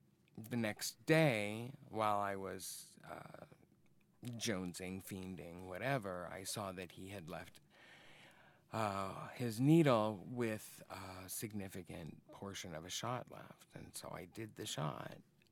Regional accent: Arizona, United States; moved away as an adult; now in Chicago, United States; Well, like I said, I'm about 45 years old. I grew up in Arizona. I moved here about 15 years ago

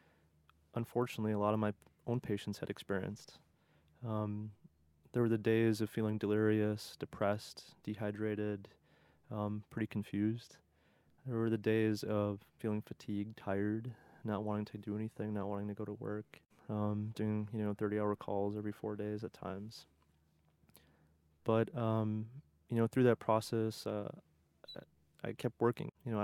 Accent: Minnesota, United States; also born or lived in Chicago / Houston; after growing up in Minnesota, a stint in Chicago, and then going to college and medical school down in Houston, Texas, I moved to Cleveland, Ohio

